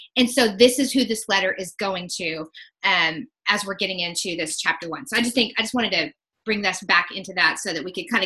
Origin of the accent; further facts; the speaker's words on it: Indiana, United States; You know, I come from Southern Indiana originally, so it's most likely I'm going to butcher words.